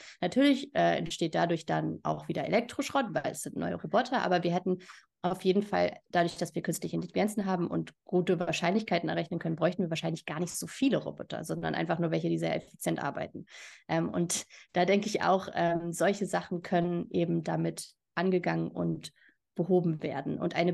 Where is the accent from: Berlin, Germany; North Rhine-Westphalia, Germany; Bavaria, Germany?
Berlin, Germany; Ich bin auch Berlinerin.